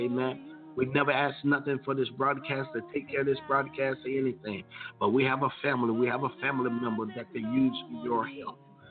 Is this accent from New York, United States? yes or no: no; Florida, United States; I'm a firm believer that even though I'm from Florida and there's some devastating stuff happening in Florida